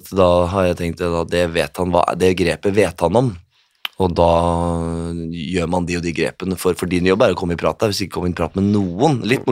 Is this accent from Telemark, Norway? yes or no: yes; Skien, Telemark, Norway; Hjemme i Skien der.